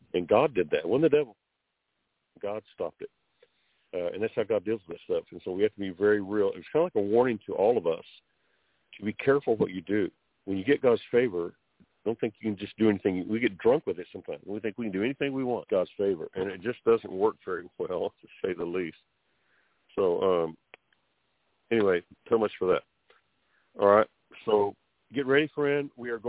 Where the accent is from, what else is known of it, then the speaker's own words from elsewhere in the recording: United States; If I prophesy against the United States of America, for whatever reason, just believe me, I'm an American. I'm a patriot second.